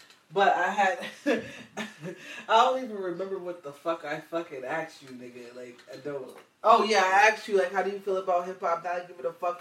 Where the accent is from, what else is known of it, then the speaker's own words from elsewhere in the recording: Connecticut, United States; And I'm sorry, I'm from Connecticut. I'm from the tri-state area.